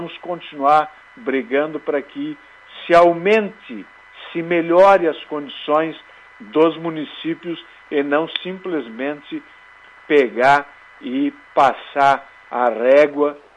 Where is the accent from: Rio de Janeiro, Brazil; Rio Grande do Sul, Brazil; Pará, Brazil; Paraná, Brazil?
Rio Grande do Sul, Brazil; Marau; Eu, que sou do interior, eu sou de Marau